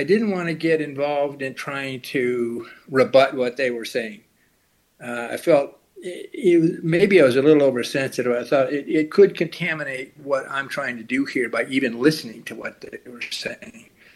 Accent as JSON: {"language": "English", "region": "Nebraska", "country": "United States", "said": "First of all, let me say I'm from Nebraska, mm-hmm. as you mentioned earlier, and I lived in Lincoln, and my brother went to school with Charlie"}